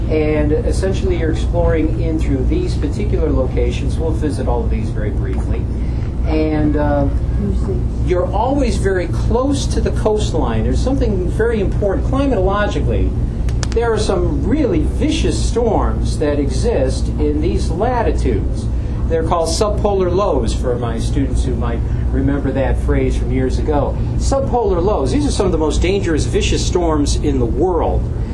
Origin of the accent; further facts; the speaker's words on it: New York, United States; I'm personally from Western New York. New York State has the Iroquois Nations.